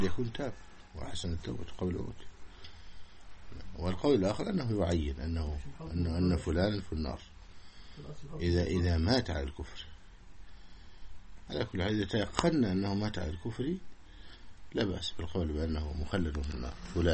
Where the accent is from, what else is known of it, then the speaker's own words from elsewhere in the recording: Egypt; هذا الألفاظ الدارجة جدا عندنا في مصر.